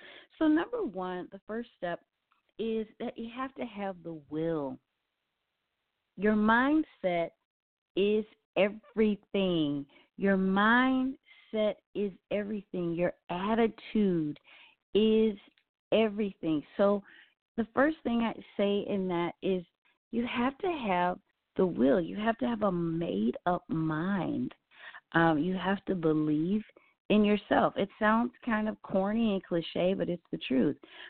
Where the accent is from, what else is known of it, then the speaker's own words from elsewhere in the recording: St. Louis, Missouri, United States; My first job actually was singing and dancing for a troupe called Team 11 out of my hometown, St. Louis, Missouri, where I still reside.